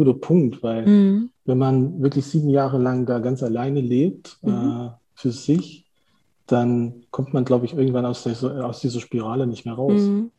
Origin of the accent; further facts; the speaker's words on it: Saxony, Germany; born there; moved away as an adult; Ein gebürtiger Erzgebirgler in der Nähe von Chemnitz, geboren und bin mit 18 in den Westen gezogen, erst nach Düren, habe dann da meine Ausbildung in Aachen gemacht.